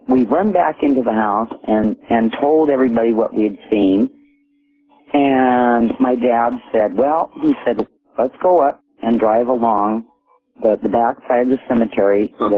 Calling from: Omaha, Nebraska, United States; I'm calling from Omaha, Nebraska.

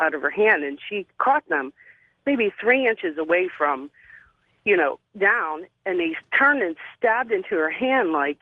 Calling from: Harrisburg, Pennsylvania, United States; I'm calling from Harrisburg, Pennsylvania.

